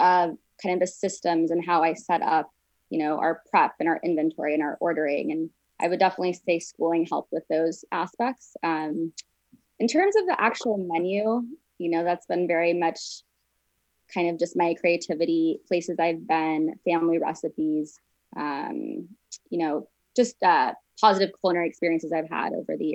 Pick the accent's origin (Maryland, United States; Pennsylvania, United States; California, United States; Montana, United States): California, United States; Santa Barbara; So I am a Santa Barbara native. I was actually born and raised here. I grew up in Montecito.